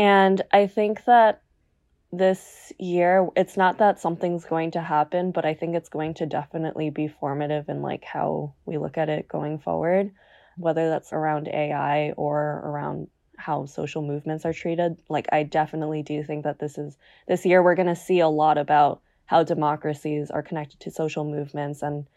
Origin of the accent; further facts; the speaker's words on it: New Jersey, United States; So obviously I'm American. Mm-hmm. And having grown up in New Jersey, I think like I was really taught about pretty much everything.